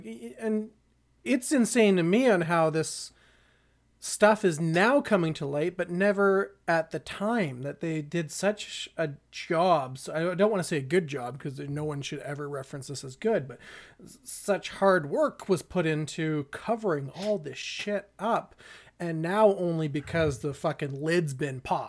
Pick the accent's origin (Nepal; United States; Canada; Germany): Canada; thank whatever you believe in that we are Canadian.